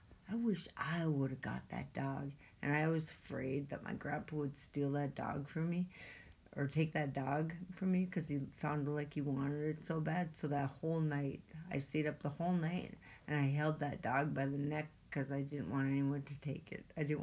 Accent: Ely, Minnesota, United States; I was born in Ely, Minnesota. And I was born... But I lived in Winton, which is just a little off of Ely.

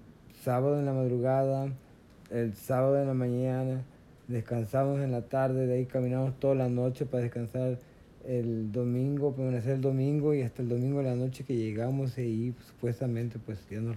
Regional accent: Veracruz, Mexico; now in Milwaukee, United States; Fíjate que cuando yo salí de allá de México para cruzar los Estados Unidos, para cruzar la frontera

